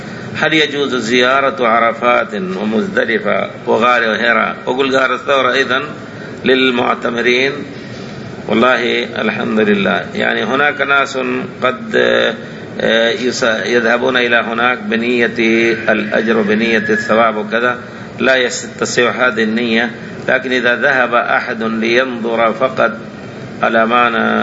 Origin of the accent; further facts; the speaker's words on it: Algeria; أنا من الجزائر، عندنا في بعض المناطق صلاة الصبح لا تصلى في وقتها